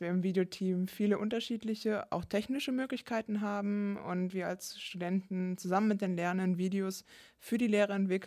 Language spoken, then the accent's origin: German; North Rhine-Westphalia, Germany; now in Dortmund, Germany; Ursprünglich komme ich vom Niederrhein, in der Nähe von Holland, genau, aus einem kleinen Dorf. Und jetzt wohne ich seit 2 Jahren in Dortmund.